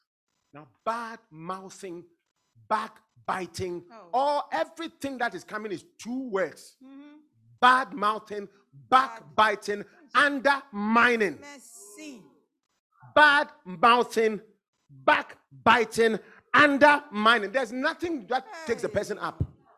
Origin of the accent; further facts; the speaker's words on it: Ghana; moved away as an adult; Listen, when I was coming up, I was from Ghana as a physician. And I was going to South America, South Africa.